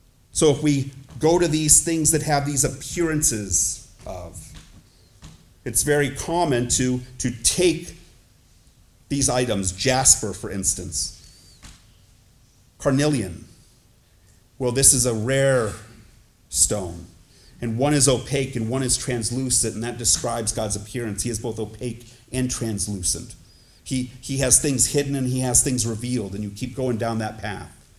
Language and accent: English; Cleveland, Ohio, United States; I can remember being young, growing up in Cleveland, and one day taking the train to Terminal Tower.